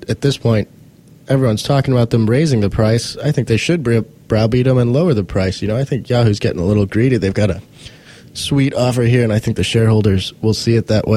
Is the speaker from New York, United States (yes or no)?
no; Houston, Texas, United States; I grew up in Houston, where I'm reading about tennis.